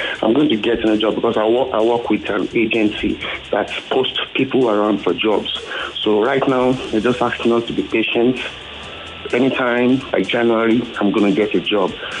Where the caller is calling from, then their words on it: Ota, Ogun, Nigeria; I'm calling from Ota.